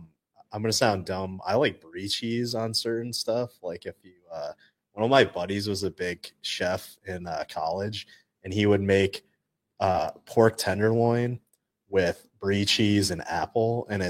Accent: New York, United States; My hometown's like halfway between Buffalo and New York City.

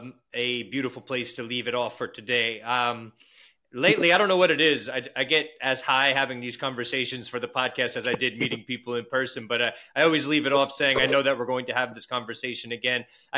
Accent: New York, United States; In the way I would say it as a New Yorker would be Geyser.

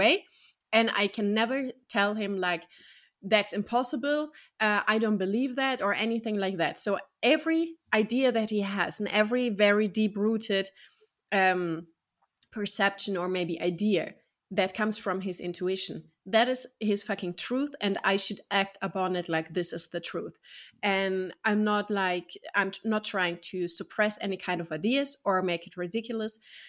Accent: Germany; English is a second language; Where I'm from Germany, I look very, very German

